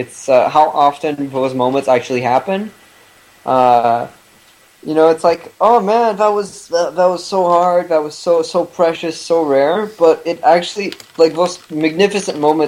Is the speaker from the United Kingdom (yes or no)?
no; Canada; So if someone makes a joke about the French, I can just be like, yeah, but I'm actually Canadian.